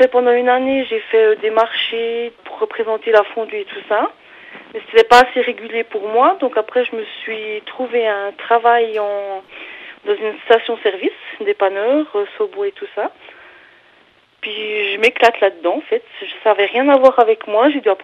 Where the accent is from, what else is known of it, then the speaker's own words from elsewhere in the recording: Switzerland; Puis en même temps, tout le monde demande si on est français. Non, pas du tout. Voilà. Mais après, quand on dit qu'on est suisse, ils sont tous, ah oui, la Suisse, les montagnes